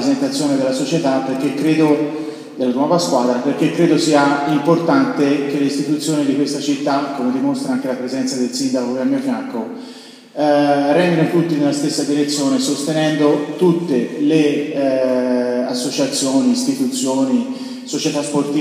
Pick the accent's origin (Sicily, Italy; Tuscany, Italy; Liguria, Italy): Tuscany, Italy; Siena; io sono senese, credo si senta dall'accento, sono particolarmente legato ovviamente a questa città